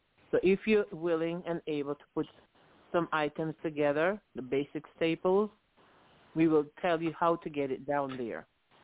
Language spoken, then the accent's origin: English; Villa, Saint John, Antigua & Barbuda; I'm from Villa.